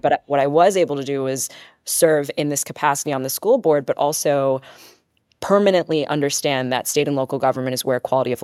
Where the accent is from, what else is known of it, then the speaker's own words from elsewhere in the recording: Bethlehem, Pennsylvania, United States; I am a hometown kid through and through. And growing up in Bethlehem, Pennsylvania was the most impactful life experience